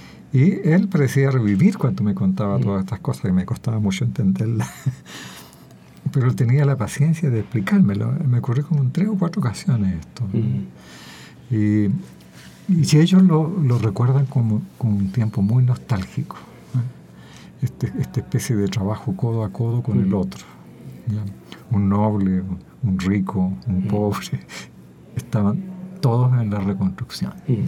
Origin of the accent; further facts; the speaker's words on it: Chillán, Ñuble, Chile; Yo viví de niño en provincia, en Chillán, ¿no? Y llegamos entonces, yo había tenido unos 3 o 4 años cuando llegamos a Chillán. Mi padre se fue a instalar ahí.